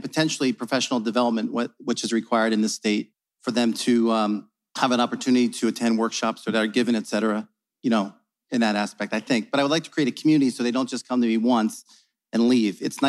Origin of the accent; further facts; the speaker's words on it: New Jersey, United States; I'm a teacher from New Jersey.